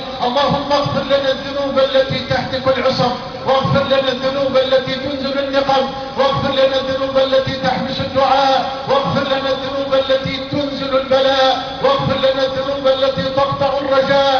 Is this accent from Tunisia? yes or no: no; Egypt; بلدنا مصر